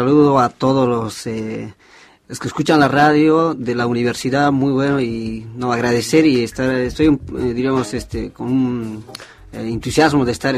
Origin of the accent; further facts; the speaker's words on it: Bolivia; now in Buenos Aires, Argentina; Yo soy un hermano aymara, soy allá del Estado Plurinacional de Bolivia. Estoy acá en Buenos Aires, Argentina, hace 15 años.